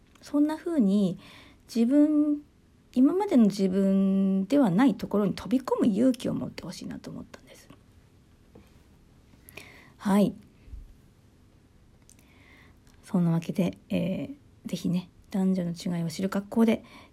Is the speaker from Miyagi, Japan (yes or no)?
yes; Miyagi, Japan; で私は宮城ですけど、東京の方とかとね、東京に住んでいらっしゃる方とすごくつながりが持てたり